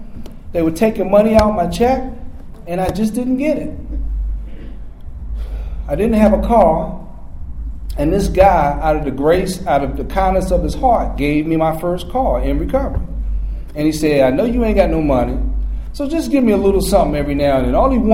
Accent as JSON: {"language": "English", "town": "Washington", "region": "District of Columbia", "country": "United States", "tie": "born or raised there", "said": "I'm from Washington, D.C., born and raised, and I drank my first beer in Oxen Run Park"}